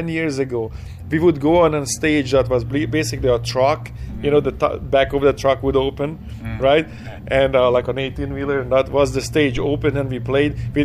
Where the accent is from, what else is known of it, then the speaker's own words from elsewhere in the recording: Hungary; You know, I came from here, you know, basically I grew up in Hungary.